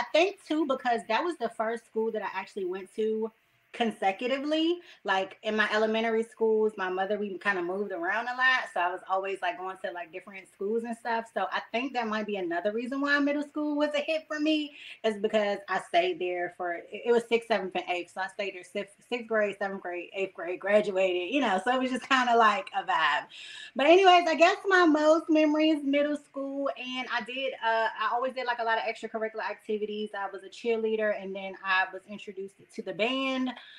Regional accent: Maryland, United States; I really enjoyed, you know, growing up in the city and growing up in Maryland.

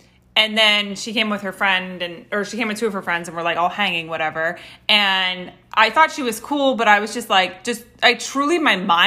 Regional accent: Los Angeles, California, United States; I'm from Los Angeles. Okay? Born and fucking raised.

